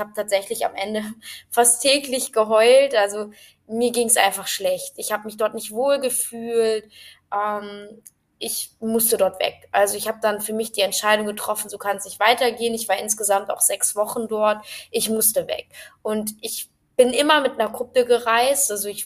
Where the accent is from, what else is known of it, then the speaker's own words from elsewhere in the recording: Frankfurt, Hesse, Germany; Ja, ich komme aus Frankfurt, ich bin so ein richtiges City-Girl.